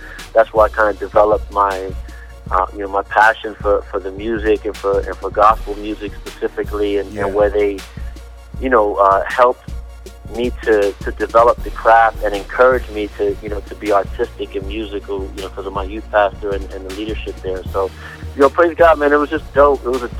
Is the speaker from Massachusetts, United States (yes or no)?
yes; Boston, Massachusetts, United States; You know, I grew up in Roxbury, which is pretty much just a hood.